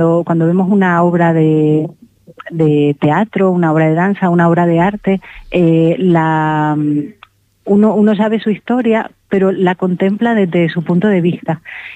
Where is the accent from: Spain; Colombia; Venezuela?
Spain; Canary Islands; Yo soy de Gran Canaria.